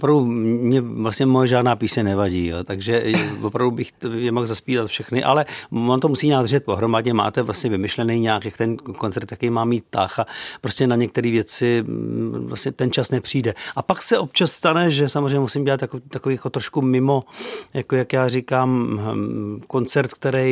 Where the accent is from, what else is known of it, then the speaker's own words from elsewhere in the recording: Žatec, Ústí nad Labem Region, Czechia; já jsem ze Žadce původně